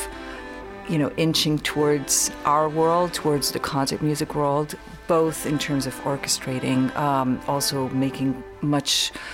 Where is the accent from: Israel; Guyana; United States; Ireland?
Israel; I come from Israel. There's a lot going on in that part of the world